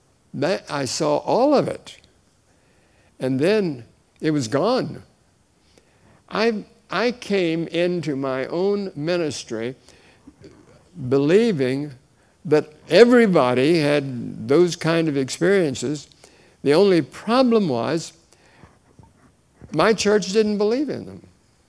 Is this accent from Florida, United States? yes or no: yes; Miami, Florida, United States; I grew up in Miami and had a wonderful church, wonderful pastor, wise man.